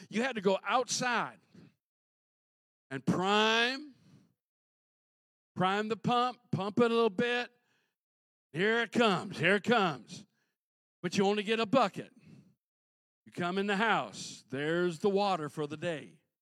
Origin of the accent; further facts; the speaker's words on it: Minnesota, United States; I was raised in Minnesota where the mighty Mississippi River starts.